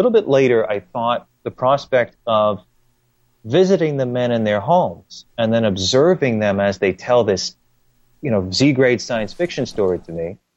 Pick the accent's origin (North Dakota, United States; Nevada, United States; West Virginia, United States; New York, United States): New York, United States; Long Island; He knew I was from Long Island